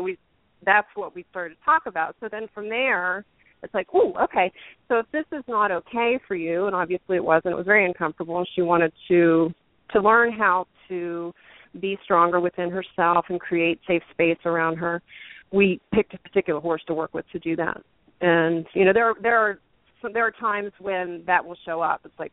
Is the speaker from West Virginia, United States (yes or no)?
yes; West Virginia, United States; that I had with kids and families that really didn't have access to that kind of experience in where I grew up in West Virginia.